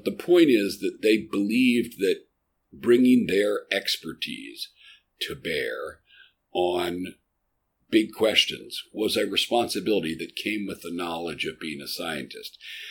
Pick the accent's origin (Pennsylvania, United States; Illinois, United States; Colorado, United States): Pennsylvania, United States; Philadelphia; the one little biographical note I'll add is that I'm from Philadelphia.